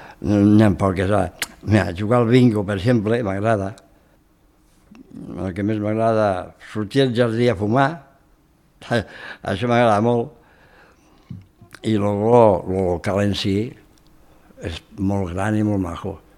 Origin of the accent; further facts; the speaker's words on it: Tortosa, Catalonia, Spain; also born or lived in El Perelló; Jo sóc de Tortosa.